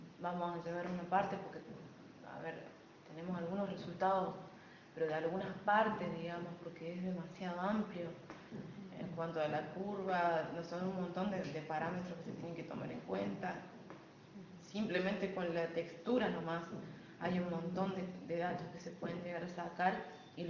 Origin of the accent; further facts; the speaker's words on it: Córdoba, Argentina; now in Misiones, Argentina; O sea, por más que yo soy cordobesa, ya me senté acá